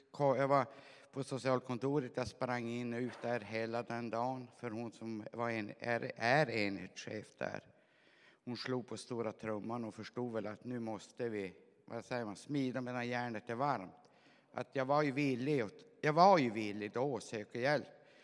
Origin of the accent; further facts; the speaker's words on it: Norrbotten County, Sweden; På min dialekt så är jag ju inte dalmas eller någonting. Jag kom långt upp ifrån Norrbotten.